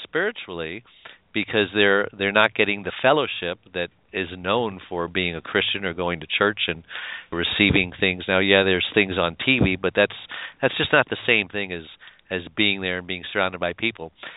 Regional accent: New York, United States; We're both from New York, so I think we think alike.

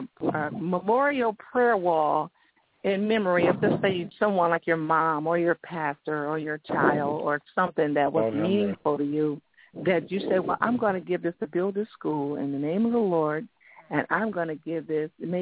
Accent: Michigan, United States; the city where I'm from Michigan. I wasn't raised in Detroit, but I was a known preacher in Detroit, a young preacher, evangelist in Detroit.

